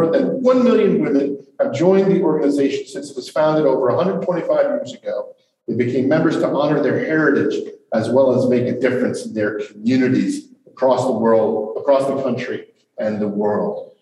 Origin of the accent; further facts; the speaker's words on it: Mid-Atlantic, United States; It's like when I first lived in the South, I was a Yankee, and I didn't understand that. I was from the Mid-Atlantic.